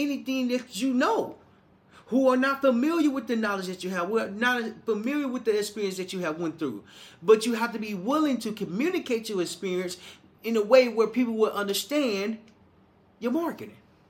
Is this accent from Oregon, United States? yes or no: no; Little Rock, Arkansas, United States; I remember standing in this house when I was raised in Little Rock, Arkansas, by a single mom raising three boys by herself.